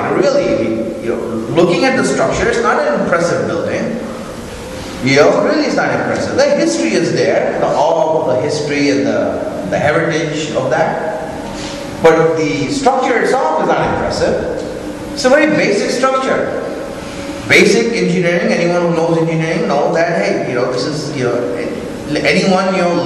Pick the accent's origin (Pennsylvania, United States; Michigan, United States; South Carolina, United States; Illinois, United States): Illinois, United States; Chicago; I come from Chicago, we have a lot of tall buildings there, right?